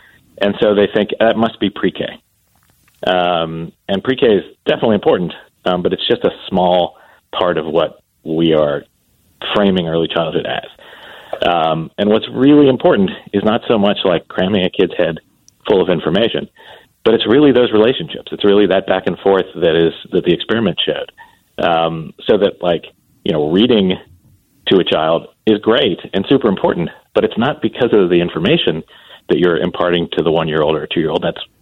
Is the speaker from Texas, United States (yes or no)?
no; Columbus, Ohio, United States; And I had written a book about school desegregation in my hometown, which is Columbus, Ohio.